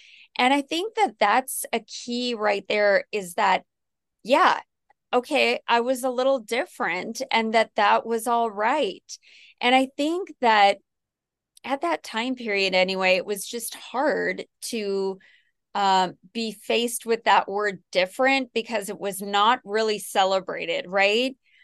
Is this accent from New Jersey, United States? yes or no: no; California, United States; for me, I grew up in the Silicon Valley, and I was around a lot of really smart kids